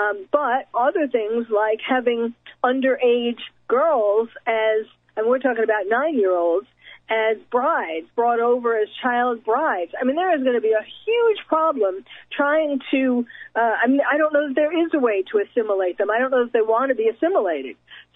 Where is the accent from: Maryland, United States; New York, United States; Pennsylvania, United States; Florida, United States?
New York, United States; now in California, United States; I'm from New York, by the way, but I moved to California